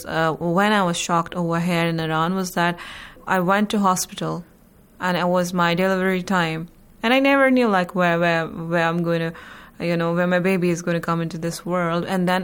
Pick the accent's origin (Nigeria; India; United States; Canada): India; since I come from India